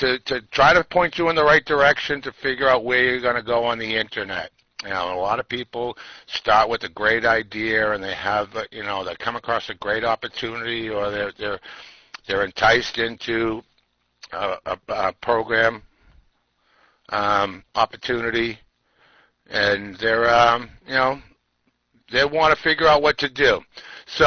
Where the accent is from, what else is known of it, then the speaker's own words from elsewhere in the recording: New Jersey, United States; I'm from New Jersey